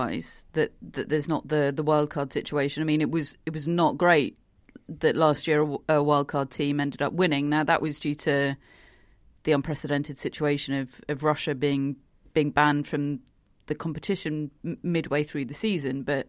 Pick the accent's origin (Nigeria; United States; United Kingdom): United Kingdom; as a British person